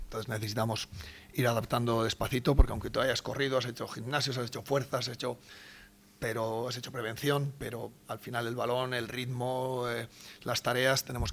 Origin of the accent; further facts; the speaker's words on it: Salas, Castile and León, Spain; aunque sea de Palencia, yo soy de Salas, somos de cerca